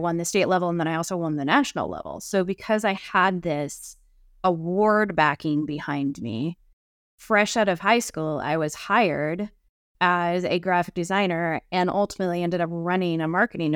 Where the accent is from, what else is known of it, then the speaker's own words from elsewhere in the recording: Idaho, United States; You know, I grew up here in Idaho in the mountains, and I am always out hiking or basically planting my butt somewhere in a river.